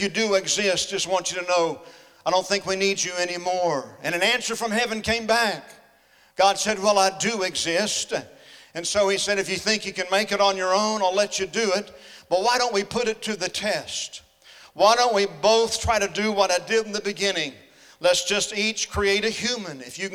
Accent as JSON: {"language": "English", "region": "Oklahoma", "country": "United States", "said": "because I'm from Oklahoma, and Oklahoma and Oklahoma State were both in it"}